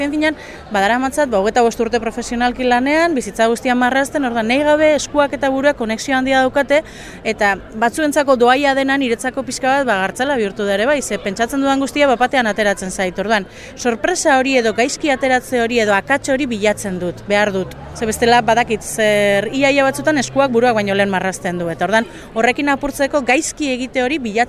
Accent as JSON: {"language": "Basque", "town": "Bilbao", "region": "Basque Country", "country": "Spain", "said": "marrazkilaria naiz, bilbotarra naiz"}